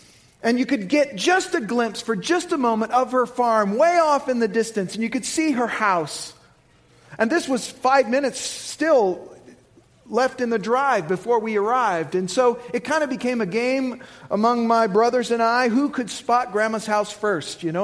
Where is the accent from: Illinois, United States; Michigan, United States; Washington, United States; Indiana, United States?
Indiana, United States; When I was a young boy growing up in Indiana, we used to go to my grandmother's farm and celebrate Christmas together with our extended family.